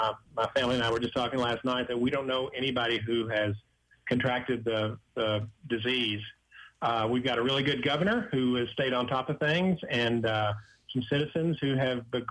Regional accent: Kentucky, United States; glad to support my hometown of Kentucky.

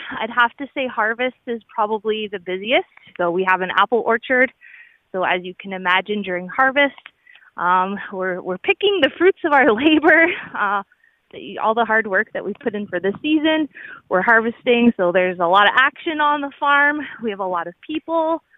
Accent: Norfolk County, Ontario, Canada; Yeah, I am Norfolk County born and raised. I love it here. It's really cool. I never really left. I did go away to school, but I was glad to come back and start a family here.

